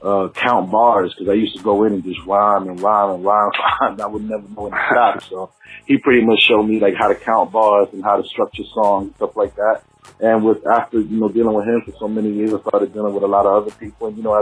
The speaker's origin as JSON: {"language": "English", "town": "Bronx", "region": "New York", "country": "United States", "tie": "born or raised there", "said": "I mean, it was pretty rough growing up in the Bronx, especially in the time that I grew up, and I grew up in the 80s and then mid-90s and stuff like that."}